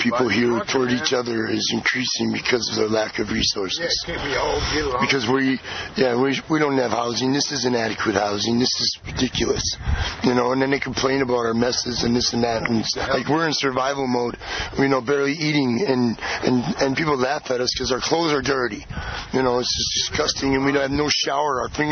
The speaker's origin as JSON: {"language": "English", "region": "Wisconsin", "country": "United States", "lives_now": "Santa Cruz, United States", "said": "I'm telling you, I'm from Wisconsin, and our fireworks blow Santa Cruz away."}